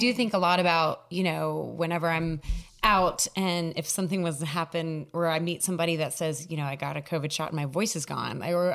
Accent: Las Cruces, New Mexico, United States; I know I'm from Las Cruces

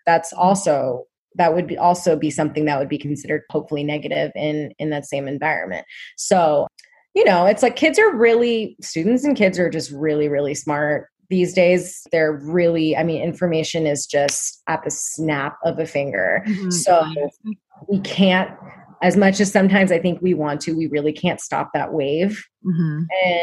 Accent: Oregon, United States; Yes, I'm from Oregon too.

